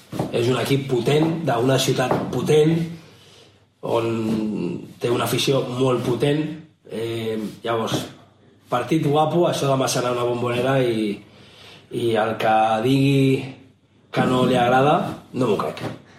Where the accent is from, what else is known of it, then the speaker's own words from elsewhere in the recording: Sant Fruitós de Bages, Catalonia, Spain; also born or lived in Sabadell; Jo vaig néixer en aquesta ciutat, soc de Sant Manat, però vaig néixer allà.